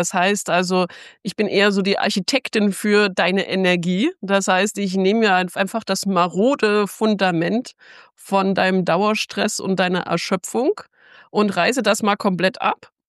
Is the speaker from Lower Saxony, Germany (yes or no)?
no; Bavaria, Germany; Ich komme aus dem Süden, also komplett das Gegenteil von Katja, eher so der Großraum München.